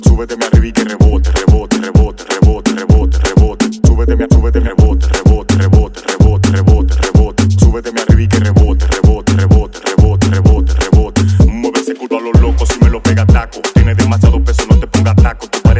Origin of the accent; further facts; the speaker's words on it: Herrera, Santo Domingo, Dominican Republic; Yo soy de Herrera, yo soy de barrio.